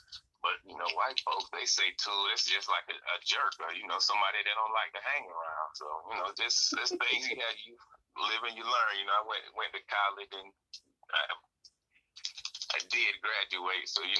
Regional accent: Atlanta, Georgia, United States; also born or lived in New York; Oh, I'm from, my family's from Jamaica, but I was born in New York. But, you know, I grew up down here in Atlanta. I moved down here in 87, like first grade.

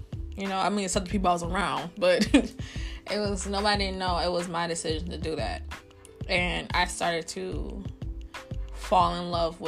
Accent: Michigan, United States; now in Florida, United States; I'm from Michigan. I'm recently just moved down to Florida. I've been down here since September 2018. So I would say I lost myself when I moved to West Bloomfield.

